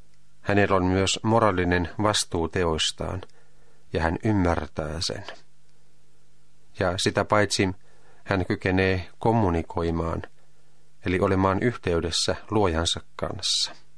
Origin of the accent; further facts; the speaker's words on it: Posio, Lapland, Finland; jäänyt erityinen tapaus nuoruudestani, jolloin osallistuin aktiivisesti vapaan palokunnan toimintaan kotipaikkakunnallani Posiolla.